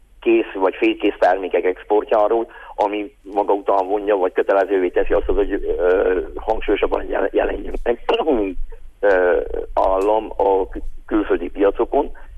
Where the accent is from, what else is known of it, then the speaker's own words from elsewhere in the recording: Covasna, Romania; de hogyha most már háromszékiként, akkor ugyanez a fordul elő a pityókánál is